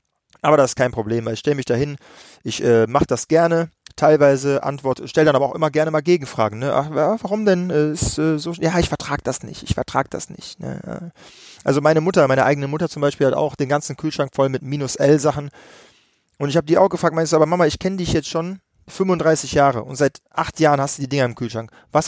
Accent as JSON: {"language": "German", "town": "Düsseldorf", "region": "North Rhine-Westphalia", "country": "Germany", "tie": "born or raised there", "said": "war die Battlemania das erste Mal in meiner Heimatstadt in Düsseldorf."}